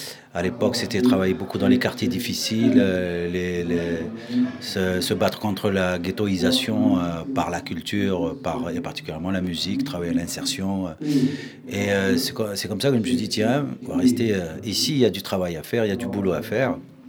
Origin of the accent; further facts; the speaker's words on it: Oran, Oran Province, Algeria; particulièrement de là où je viens, c'est-à-dire de l'Oranie et Oran